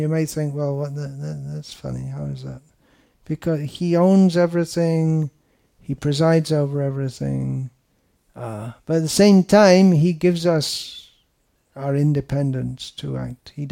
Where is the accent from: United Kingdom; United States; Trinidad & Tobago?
United Kingdom; England; I have an excuse. I'm from England.